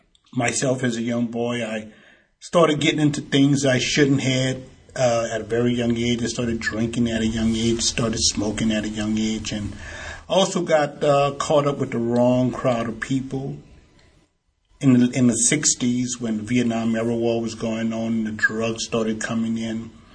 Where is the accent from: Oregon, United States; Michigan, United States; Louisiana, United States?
Louisiana, United States; New Orleans; born there; I was born in New Orleans, Louisiana. I was raised in a Catholic family.